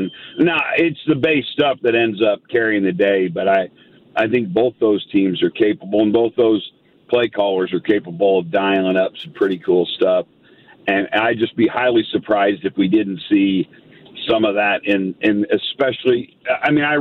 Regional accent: Colorado, United States; I grew up in Colorado also, and you know, kind of was there during the early Bill McCartney years, and a pretty big Buff fan during that stretch of time.

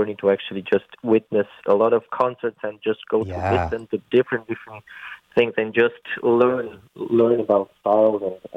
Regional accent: Romania; born there; English is a second language; I was born in Romania, and a lot of my family members were musicians and playing in orchestras in a very, very small town.

